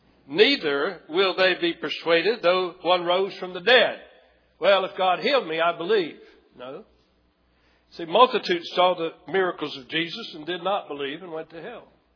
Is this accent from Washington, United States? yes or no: no; Lakeland, Florida, United States; moved away; in my hometown and Lakeland, Florida. And one time I went with them when I was there visiting. I don't get down there very much, rarely get down, but I was visiting.